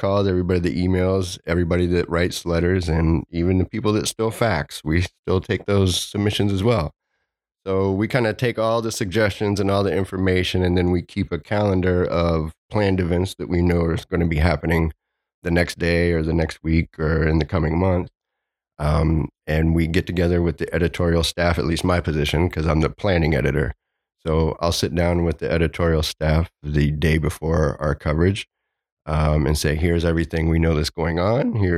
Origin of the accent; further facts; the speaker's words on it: Ohio, United States; now in Tampa Bay, United States; I'm a transplant from Ohio. Got tired of the snow and cold and decided to come south for the winter